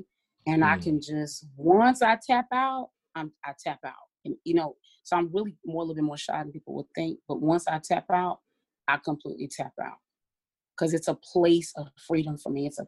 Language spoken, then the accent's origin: English; Colorado, United States; Because in the city I was in, I'm from Colorado.